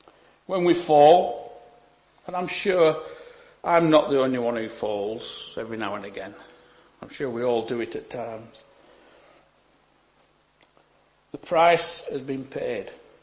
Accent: England, United Kingdom; because well, I'm English as well, after all. You know, we are a bit reserved, aren't we? But even being English, we can still have that passion.

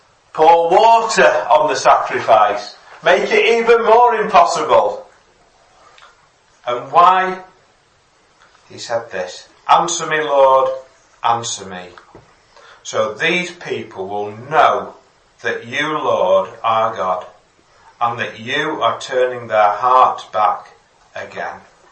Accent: Stockport, North West England, United Kingdom; now in Chinley, United Kingdom; I'm from Stockport, and I now live in a place called Chinley, which is near Buxton

